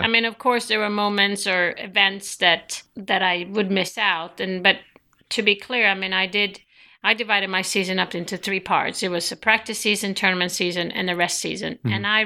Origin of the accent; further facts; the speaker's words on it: Sweden; growing up in Sweden, of course, we didn't have the technology that we have today